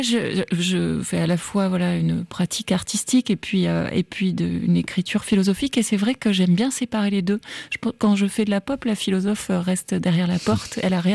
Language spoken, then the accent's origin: French; Tarbes, Occitanie, France; Moi aussi, je viens du sud de la France. Je viens de Tarbes.